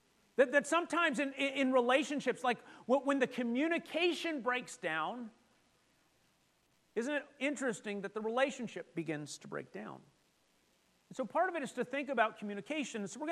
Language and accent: English; Edmonton, Alberta, Canada; Now, I'm from Edmonton, and Edmonton is known for a lot of things.